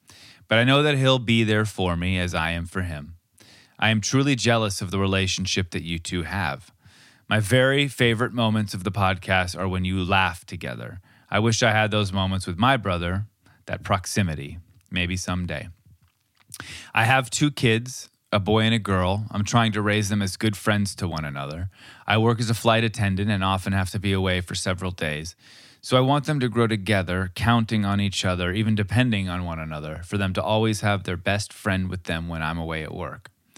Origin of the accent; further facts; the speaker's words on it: Portugal; I'm 40 years old and I'm from Portugal.